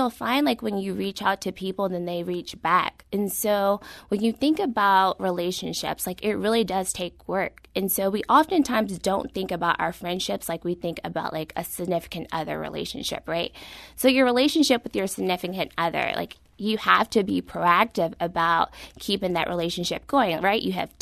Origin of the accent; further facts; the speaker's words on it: Louisville, Kentucky, United States; So I grew up in Louisville, Kentucky. And Louisville, Kentucky is like a high school city.